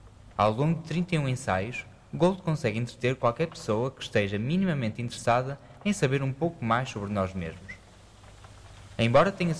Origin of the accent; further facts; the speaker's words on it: Porto, Norte, Portugal; orgulhosamente nascido e criado no Porto